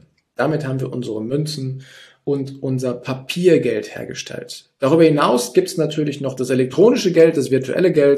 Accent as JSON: {"language": "German", "town": "Gütersloh", "region": "North Rhine-Westphalia", "country": "Germany", "said": "Ich komme jetzt aus Gütersloh. Gütersloh liegt in Ostwestfalen."}